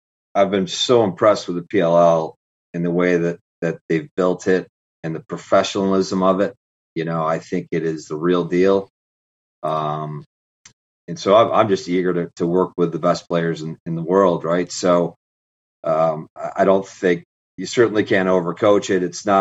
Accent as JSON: {"language": "English", "town": "Irondequoit", "region": "New York", "country": "United States", "tie": "born or raised there", "said": "I grew up in Irondequoit, New York, and, you know, played on the reservations a lot growing up and played a lot of box."}